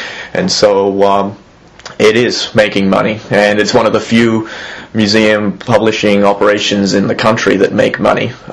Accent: Sydney, New South Wales, Australia; born there; And then we moved up the coast from there

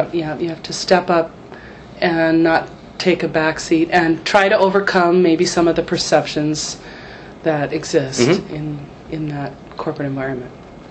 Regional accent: Hawaii, United States; I learned probably more about my Hawaiian history through her, not necessarily mentorship, but through her support than I ever have, even living here all my life.

